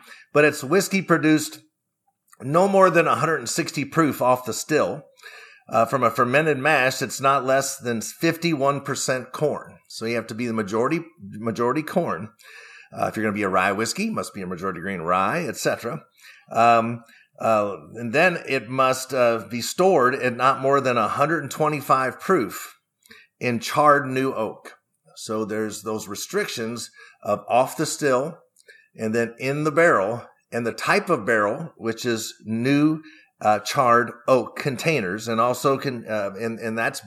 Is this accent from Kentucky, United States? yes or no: yes; Kentucky, United States; And I grew up in Kentucky, so I had the pedigree.